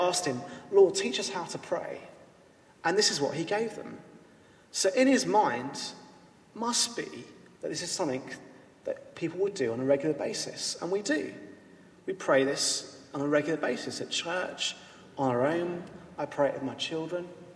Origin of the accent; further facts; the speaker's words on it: United Kingdom; This is proof that I'm a British citizen, that in some way I belong to Britain.